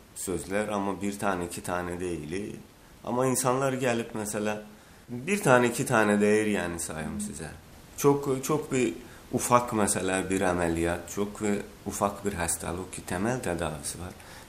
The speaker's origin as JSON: {"language": "Turkish", "town": "Şabistler", "country": "Iran", "tie": "born there", "also_born_or_lived": "Russia", "second_language": "Turkish", "moved": "yes", "said": "İran'da Şabistler köyünde dünyaya gelmişim. Ondan sonra da Azerbaycan, Rusya, Germanya, İngiltere, Fransa, Türkiye ve Bulgaristan'da çalışmışım."}